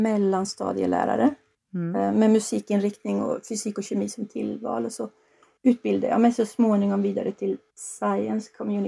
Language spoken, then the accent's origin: Swedish; Trollhättan, Västra Götaland County, Sweden; Jag växte upp i Trollhättan. Det ligger 7 mil norr om Göteborg och jag bodde med min farmor och farfar i ett litet hus där i utkanten av stan.